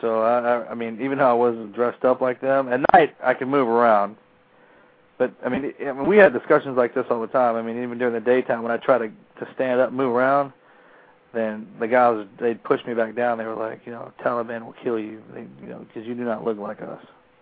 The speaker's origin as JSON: {"language": "English", "town": "Huntsville", "region": "Texas", "country": "United States", "said": "A little town in East Texas."}